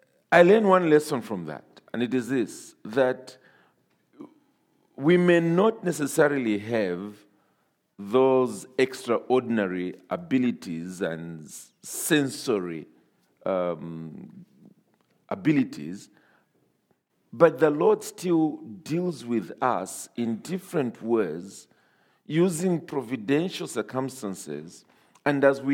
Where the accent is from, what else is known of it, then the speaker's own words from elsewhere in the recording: Zambia; and I am from Zambia.